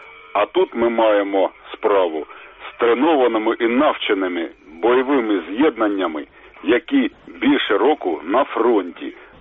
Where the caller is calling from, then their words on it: Kharkiv, Kharkiv Oblast, Ukraine; я з Харкова.